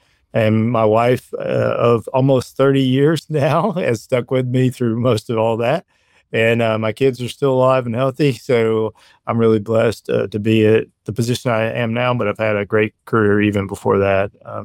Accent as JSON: {"language": "English", "region": "Alabama", "country": "United States", "tie": "born or raised there", "said": "Grew up in Alabama, single parent home."}